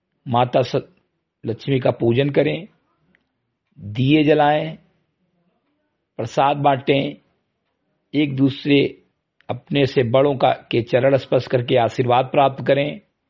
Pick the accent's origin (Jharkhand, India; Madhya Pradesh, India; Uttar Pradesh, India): Uttar Pradesh, India; Bahraich; ग्राम सभा सिमरी गटई विकासखंड मेनपुरा जनपद बहराइच का मूल निवासी हूं